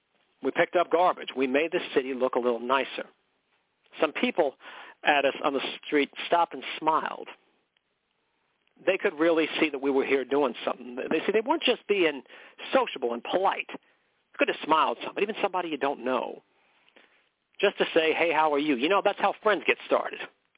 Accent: McKinleyville, California, United States; Ah, McKinleyville, where horses have the right of way. I've told you about my hometown, haven't I?

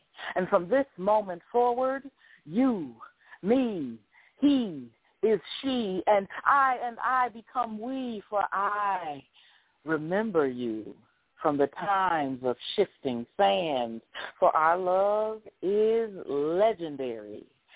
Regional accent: Chicago, Illinois, United States; Oh, and, no, actually, I'm from Chicago. I'm from Chicago.

